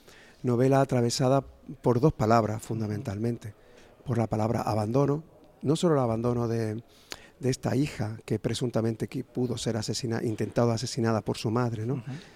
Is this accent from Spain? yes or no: yes; Almodóvar, Spain; Estoy en Osuna, yo soy de Almodóvar.